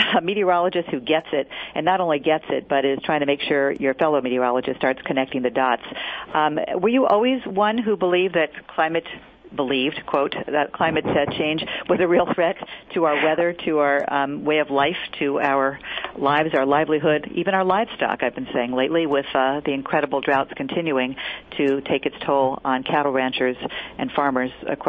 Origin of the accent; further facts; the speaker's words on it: San Francisco, California, United States; I'm from San Francisco here.